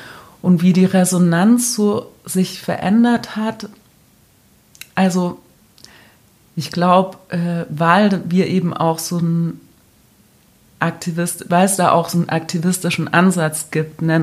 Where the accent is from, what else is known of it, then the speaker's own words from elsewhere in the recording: Germany; dass zumindest ich als Deutsche sage, okay, das ist verständlich